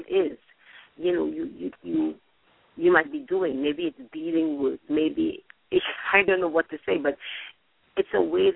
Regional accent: Trinidad & Tobago; You know, that I'm from Trinidad and Tobago, and there's this calypso

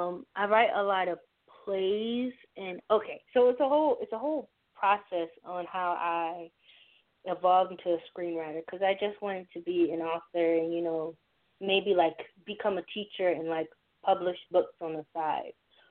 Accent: Baltimore, Maryland, United States; also born or lived in Howard County; I moved from Baltimore to Baltimore County to Howard County.

